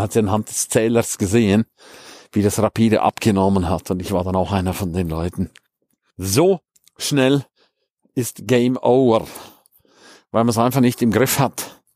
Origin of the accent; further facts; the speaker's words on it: Switzerland; Ich bin auch Ausländer, ich bin Schweizer.